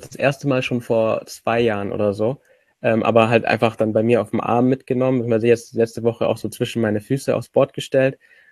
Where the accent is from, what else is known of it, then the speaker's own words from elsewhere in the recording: Bavaria, Germany; also ich komme aus dem Allgäu